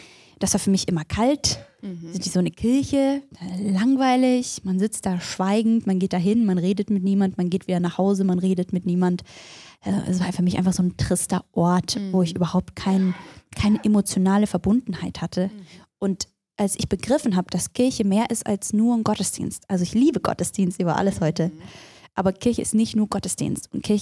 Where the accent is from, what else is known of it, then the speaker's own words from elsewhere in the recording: Wilhelmsdorf, Baden-Württemberg, Germany; ich bin bei Ravensburg groß geworden in einem ganz kleinen Dorf, das heißt Wilhelmsdorf. Manche kennen das, ist relativ bekannt wegen den Zieglerschen und man kann eigentlich nur soziale Berufe da lernen und mit Menschen arbeiten und es ist tief christlich.